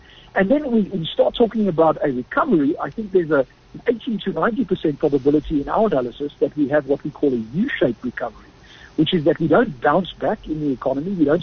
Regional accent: South Africa; What I'm hoping for as a South African, of course, is that we move to the third quadrant

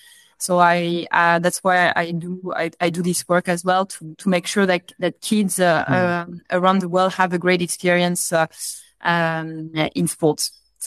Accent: Paris, Île-de-France, France; now in Lausanne, Switzerland; I'm originally French from Paris, but now I'm based in Lausanne, Switzerland, which is a little bit the Olympic capital.

